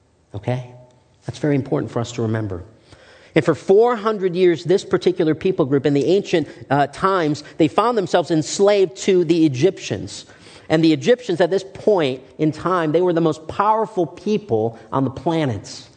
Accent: Sri Lanka; My ethnicity, I'm from Sri Lanka

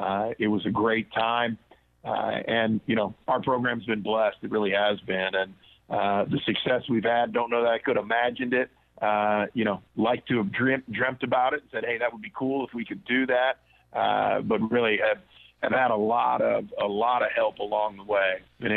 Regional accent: Baltimore, Maryland, United States; born there; my dad played for the Baltimore Colts, and I was born in Baltimore. So the first 5 years of my life lived there.

